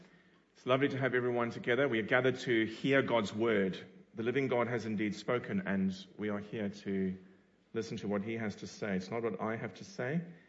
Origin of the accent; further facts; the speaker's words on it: Cape Town, Western Cape, South Africa; As a boy, I remember news of a ship. So I come from Cape Town, for those who don't know